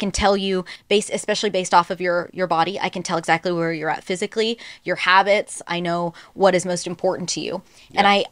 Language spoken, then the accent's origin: English; Hawaii, United States; now in Washington State, United States; But I realize one of the reasons why I moved from Hawaii and why I went to Washington State is because I was getting a cap too.